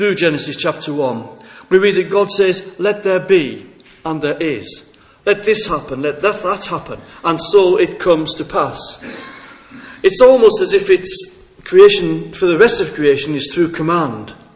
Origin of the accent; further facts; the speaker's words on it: Whitehaven, North West England, United Kingdom; born there; now in Kendal, United Kingdom; I was born in Whitehaven, and I now live in Kendal.